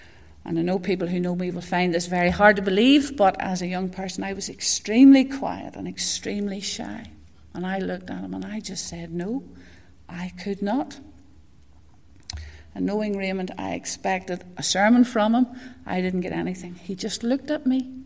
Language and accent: English; Rathfriland, Northern Ireland, United Kingdom; now in Ballymena, United Kingdom; I haven't quite acquired the Ballymena accent, I'm not originally from Ballymena. I'm originally from Rathfrieland, and many of you people here will know where Rathfrieland is.